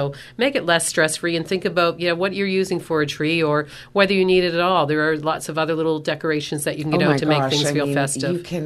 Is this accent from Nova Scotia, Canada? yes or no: yes; Nova Scotia, Canada